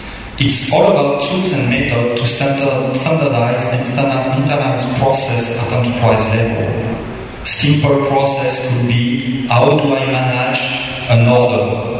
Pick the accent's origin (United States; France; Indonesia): France; I came from France. So you know, from France, Singapore, Malaysia is very close.